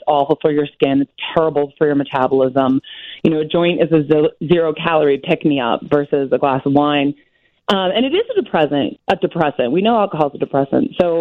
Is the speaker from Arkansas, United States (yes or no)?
no; Wisconsin, United States; Like, I'm from Wisconsin, and I just flew in yesterday from our partners out in Ohio